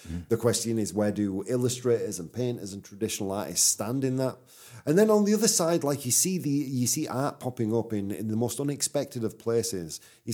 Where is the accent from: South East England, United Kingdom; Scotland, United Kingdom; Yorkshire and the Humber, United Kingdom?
Yorkshire and the Humber, United Kingdom; Bradford; Yeah, and quite a strong accent. So, guys, if you've kept up, well done, man. I'm from Yorkshire. I'm from Bradford, to be precise. Bradford in Yorkshire.